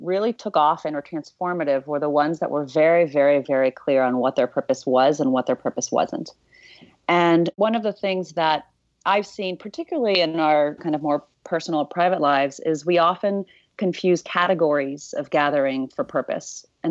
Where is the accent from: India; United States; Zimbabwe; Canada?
Zimbabwe; born there; I was born in Zimbabwe, perhaps uncommon place to be born. And I come from two different worlds.